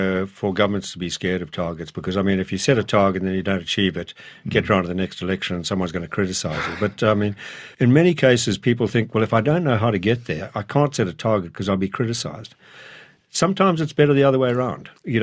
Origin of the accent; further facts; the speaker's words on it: Zimbabwe; I grew up in Zimbabwe.